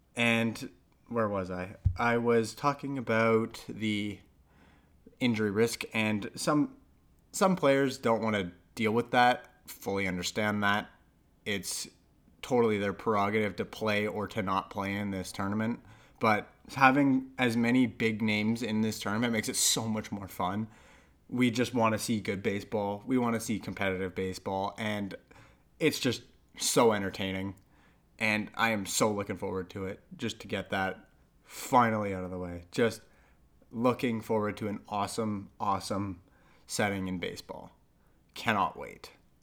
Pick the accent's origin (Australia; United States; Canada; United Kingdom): Canada; And I'm Canadian, so I'm going to start with the Canadian roster.